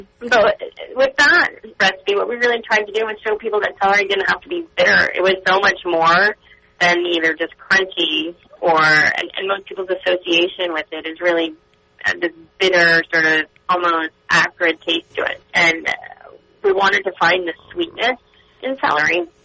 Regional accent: Canada; I am Canadian.

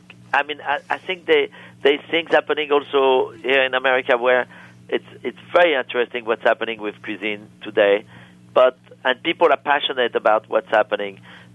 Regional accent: New York City, New York, United States; I mean, for me, I'm a New Yorker, and I need to see my neighborhood.

